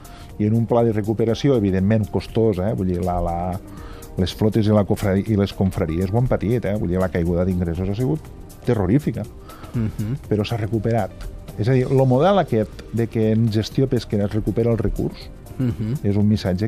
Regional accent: Catalonia, Spain; Com a catalans hem sigut l'únic país

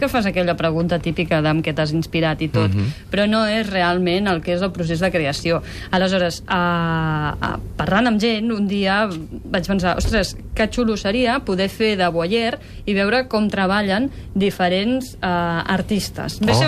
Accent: Badalona, Catalonia, Spain; Com que som de Badalona, ells de Badalona som una secta.

